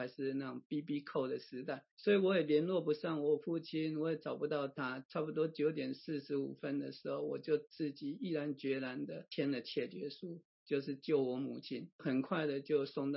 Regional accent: Taiwan; now in United States; 因为我从台湾过来，结合了台湾的糕饼的技术跟日本的技术，跟来到美国几年后的心得

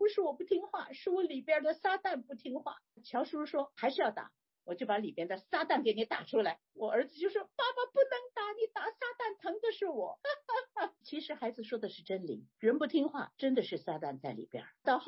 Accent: Beijing, China; 我小的时候在北平，在北京的时候，我们大白菜、菠菜、萝卜、韭菜，没有芥蓝呢

